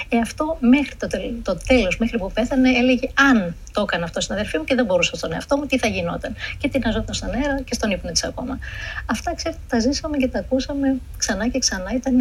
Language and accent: Greek; Istanbul, Turkey; moved away; Όταν έγραψα το βιβλίο μου, έτσι ξεκίνησα. Άρχισα να εκτιμώ την πόλη όταν έφυγα από εκεί